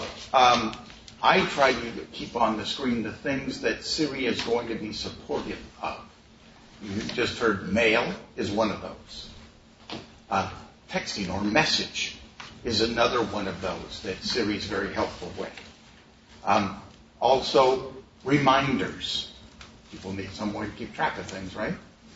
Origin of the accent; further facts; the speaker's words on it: Pacific Northwest, United States; I come from the Northwest originally